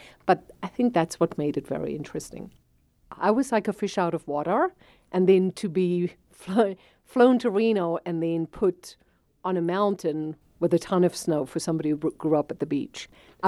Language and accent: English; South Africa; moved away as an adult; now in United States; Growing up in South Africa, we were sanctioned for years.